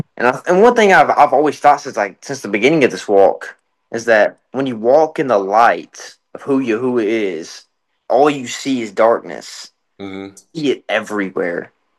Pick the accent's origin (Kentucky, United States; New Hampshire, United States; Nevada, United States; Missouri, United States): Kentucky, United States; Kentucky, because I'm from Kentucky